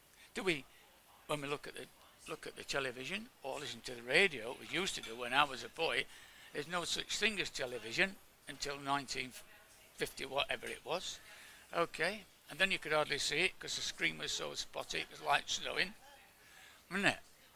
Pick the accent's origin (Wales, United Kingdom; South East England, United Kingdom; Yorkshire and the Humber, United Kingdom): Yorkshire and the Humber, United Kingdom; Sheffield; And she started going out with this chap from Sheffield University. That's where I came from